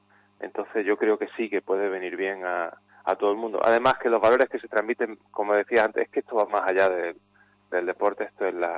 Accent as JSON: {"language": "Spanish", "town": "Madrid", "region": "Community of Madrid", "country": "Spain", "said": "yo soy madrileño, pero soy mar cristaleño también"}